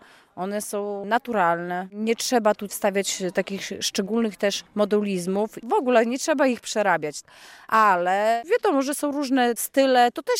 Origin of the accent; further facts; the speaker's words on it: Dobra Woda, Podlaskie Voivodeship, Poland; ja śpiewam w swoim dialekcie mniejszości ukraińskiej ze swojego regionu. Pieśni, które tworzymy, to też na podstawie pieśni moich stron, spod Czeremchy, z Dobry Wody.